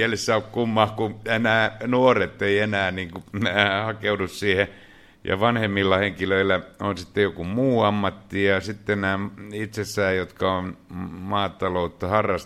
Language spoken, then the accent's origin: Finnish; Rauma, Satakunta, Finland; kun olen itse Raumalta kotoisin, ja siellä tehdään laivoja